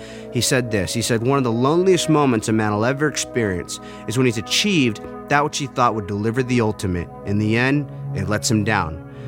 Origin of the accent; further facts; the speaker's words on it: Huntington Beach, California, United States; And so I find my way right back to my hometown, Huntington Beach, and I'm knocking on the door.